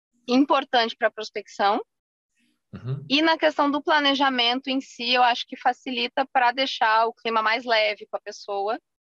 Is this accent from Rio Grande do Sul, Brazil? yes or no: yes; Rio Grande do Sul, Brazil; now in Brasília, Brazil; eu sou gaúcha, atualmente eu moro em Brasília.